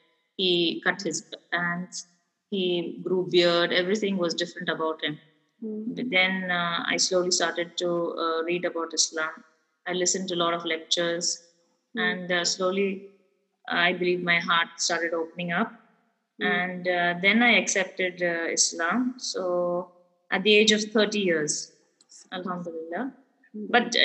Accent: Dubai, United Arab Emirates; I was brought up in Dubai, by the way, mm-hmm. and I had a lot of Muslim friends

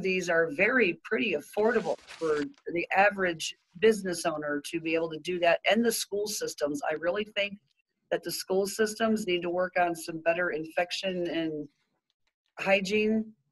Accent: Michigan, United States; I seen on one of the news on Facebook, because I'm from Michigan, I think it was MSU, Michigan State University

